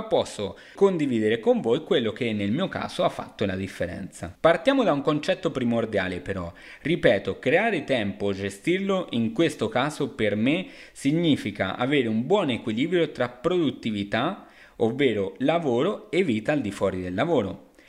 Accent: Argentina; Io sono argentino, un mix tra sangue italiana e spagnola

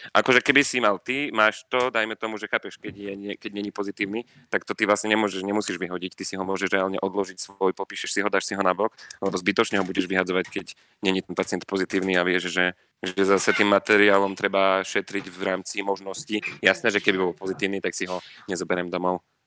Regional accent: Žilina Region, Slovakia; proste ako u nás na Orave, však babky na dedine

